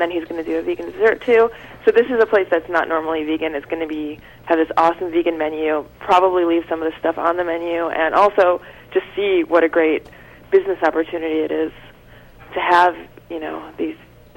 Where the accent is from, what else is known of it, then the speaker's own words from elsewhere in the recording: Brooklyn, New York, United States; Well, growing up in Brooklyn, you have a lot of West Indian food.